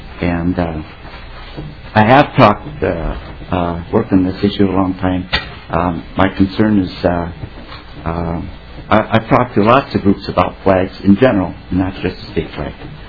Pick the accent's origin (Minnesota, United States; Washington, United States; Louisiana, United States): Minnesota, United States; St. Paul; born there; And I'm a born Minnesotan. I was born in St. Paul.